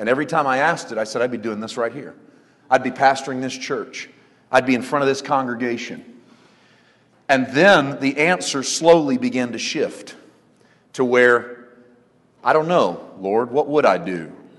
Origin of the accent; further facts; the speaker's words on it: Missouri, United States; of our lives in the middle of the country in Missouri. And I spent 11 years pastoring a church in my hometown, and we left there last spring